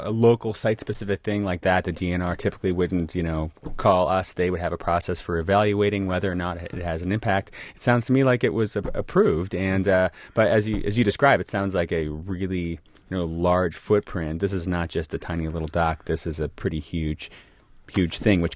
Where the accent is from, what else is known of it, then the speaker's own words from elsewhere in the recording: Wisconsin, United States; I grew up on Lake Winnebago, so I'm, you know, Wisconsin.